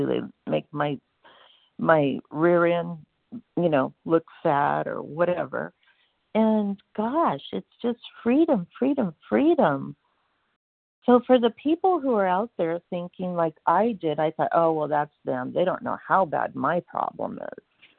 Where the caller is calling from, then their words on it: Washington, United States; Yes, I am from Washington State.